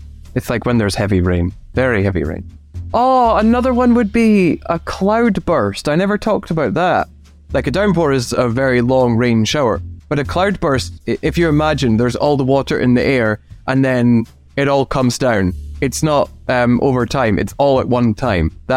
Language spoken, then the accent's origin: English; Scotland, United Kingdom; No, I am. I am Scottish